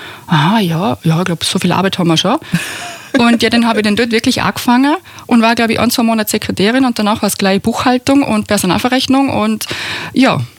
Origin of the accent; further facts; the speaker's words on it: Bregenz, Vorarlberg, Austria; Und ich bin damals in Bregenz aufgewachsen, dort hat Schule gegangen.